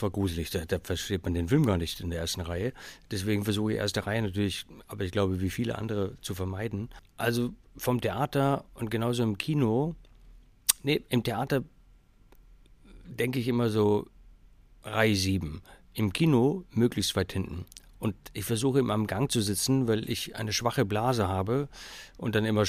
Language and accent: German; Hamburg, Germany; ich bin zum Teil in Hamburg groß geworden, als 12-jähriger Stöpsel von diesem Bereich in Hamburg, wo ich gewohnt habe, von Kirchdorf Süd, nach Harburg gefahren bin